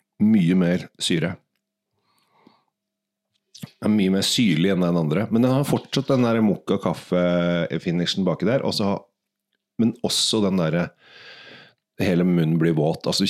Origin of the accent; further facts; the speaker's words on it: Oslo, Norway; Jeg er oppvokst på Sinsen